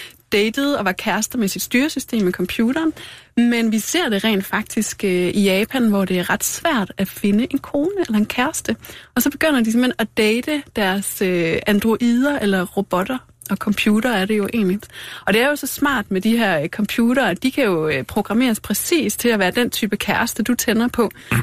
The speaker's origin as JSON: {"language": "Danish", "region": "North Denmark Region", "country": "Denmark", "tie": "born or raised there", "said": "Altså nu vil jeg sige, jeg er vokset op i Nordjylland"}